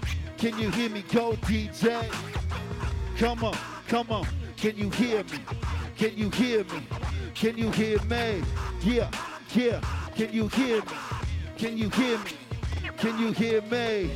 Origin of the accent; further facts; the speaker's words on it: Red Lake, Minnesota, United States; I'm coming from the Red Lake Reservation, Minnesota State. Yeah, it's them natives up north, repping the res, of course.